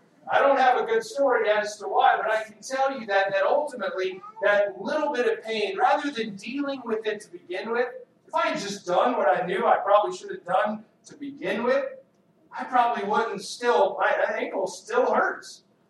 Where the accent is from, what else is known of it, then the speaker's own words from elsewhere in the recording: Texas, United States; I grew up in Texas. Does anybody know what you do in Texas? You play football. That's what you do in Texas.